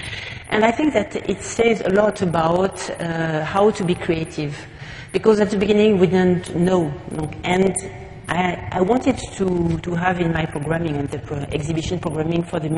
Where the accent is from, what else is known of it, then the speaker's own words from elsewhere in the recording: France; English is a second language; now in Canada; which is very strange for French, but I'm also Canadian now.